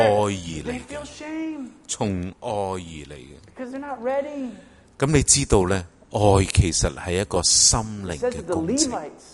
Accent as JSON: {"language": "Cantonese", "country": "China", "said": "你知我哋中国人最叻就有关系先至有事做"}